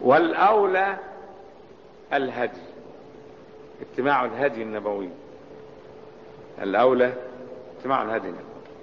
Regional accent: Cairo, Cairo Governorate, Egypt; ولو انها بلدي القاهرة بلدي، لكن لا انا على سفر، لان انا مش ناوي الاقامة فيها

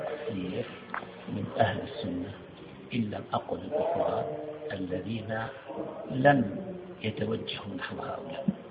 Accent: Homs, Homs Governorate, Syria; في عندنا في حمص

